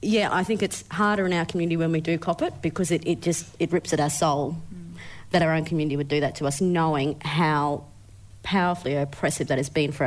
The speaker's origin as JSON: {"language": "English", "country": "Australia", "said": "So taxi drivers or hairdressers or strangers will say, so, you know, where are you from? And when I say, I sort of, sometimes I play with them and say Australia and just keep saying that. But when I say Aboriginal"}